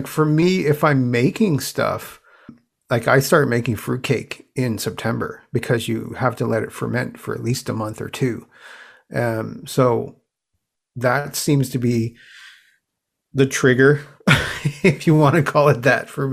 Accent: Newfoundland and Labrador, Canada; I'm from Canada. I'm originally from Newfoundland. I'm living here now.

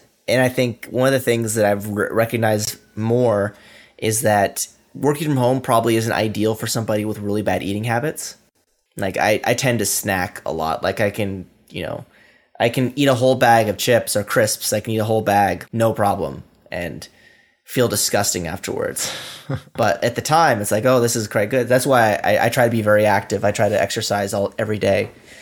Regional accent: Washington, United States; So I'm from Washington State. In Washington State, we use the word so a lot.

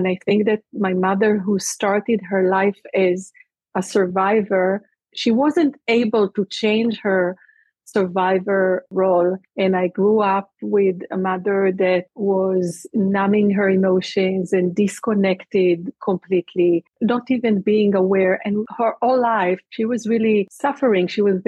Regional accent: Israel; also born or lived in Germany / Atlanta / New York; now in Georgia, United States; but I am originally from Israel. I grew up in Israel and we left Israel a little bit more than 20 years ago, lived in Germany for 2 years and then moved to the US.

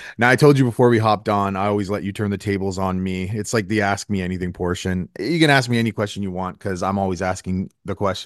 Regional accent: Canada; It's going to be July 4th because I'm a Canadian.

